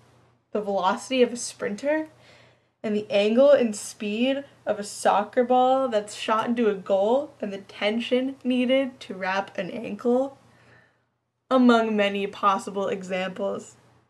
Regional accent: Pacific Palisades, California, United States; I'm from Pacific Palisades, California, which is LA County. Live by the beach in the 90272

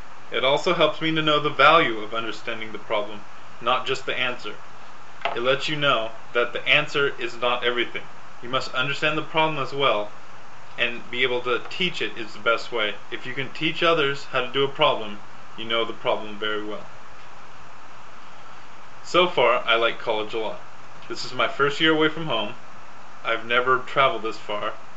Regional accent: Porterville, California, United States; I'm from Porterville, California, which is 60 miles north of Bakersfield. Porterville has a population of 41,000 and is a small town made up of mostly farms and other agriculture.

